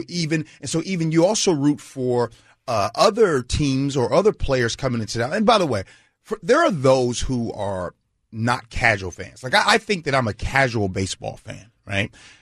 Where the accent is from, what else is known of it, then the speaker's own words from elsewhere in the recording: Chicago, Illinois, United States; growing up in Chicago, I used to take my hat, put it backwards, right, and imitate a famous baseball player that was here by the name of whom?